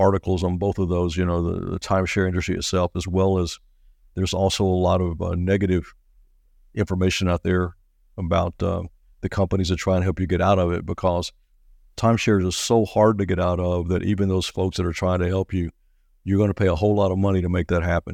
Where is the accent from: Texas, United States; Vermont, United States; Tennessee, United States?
Tennessee, United States; Nashville; Yeah, you know, I'm a University of Tennessee guy originally, and born and raised in Nashville.